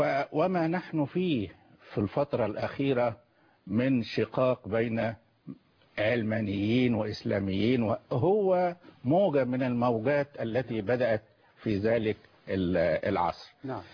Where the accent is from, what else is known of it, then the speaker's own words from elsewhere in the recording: Egypt; ومكتوب إن أنا مسلمة فأنا إذن مسلمة، ومكتوب إن أنا جنسية مصرية فأنا مصرية عربية مسلمة.